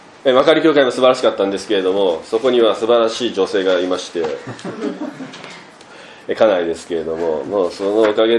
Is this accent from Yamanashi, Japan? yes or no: no; Kagoshima, Japan; 鹿児島から参りました